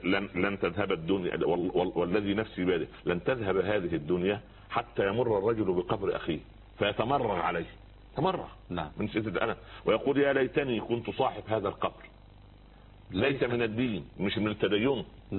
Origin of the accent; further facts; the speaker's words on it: Egypt; عندنا في مصر